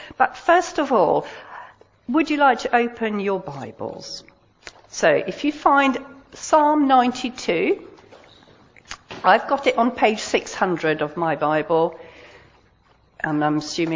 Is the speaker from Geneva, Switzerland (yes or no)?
yes; Geneva, Switzerland; I was born and bred in Switzerland, in Geneva. My dad is Swiss German. My mum is British. So I'm a bit of a mixture.